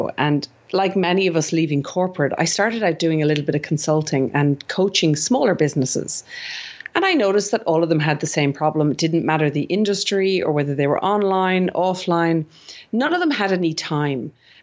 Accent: Ireland; now in Sydney, Australia; Northern Hemisphere people, because I'm actually originally Irish, if any of the listeners didn't pick up my accent.

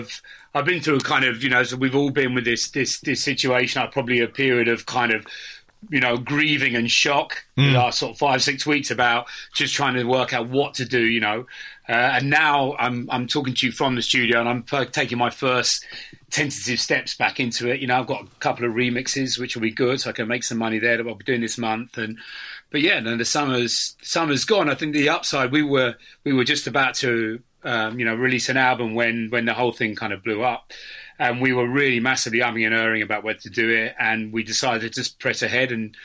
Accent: Cambridge, East of England, United Kingdom; I grew up in Cambridge.

